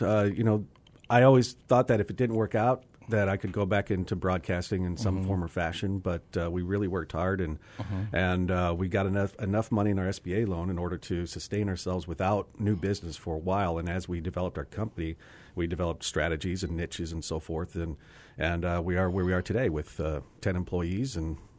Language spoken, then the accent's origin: English; St. Louis, Missouri, United States; I grew up in the Midwest in St. Louis and went to school at the U